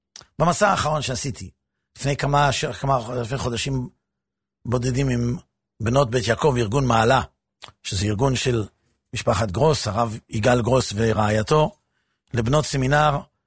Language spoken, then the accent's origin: Hebrew; Netanya, Central District, Israel; כשאני גדלתי בנתניה, הייתה לי הרגשה שכולם ניצלו בשואה, בתור ילד.